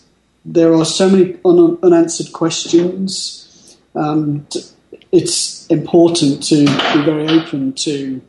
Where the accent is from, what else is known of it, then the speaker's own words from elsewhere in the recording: United Kingdom; I'm from the UK originally, where I saw a lot of crop circles